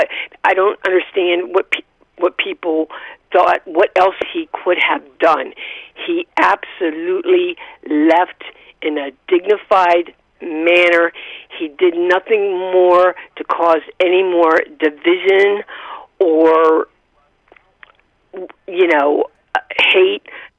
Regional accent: Pennsylvania, United States; Hi, Max. Hi. … I'm from Pennsylvania. I'm a veteran.

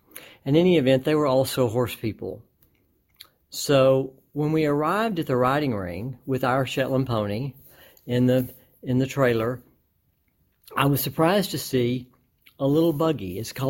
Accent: Gregton, Texas, United States; And my family was no different. I grew up in the Gregton community. A lot of people refer to it now as Pine Tree, on my family's farm.

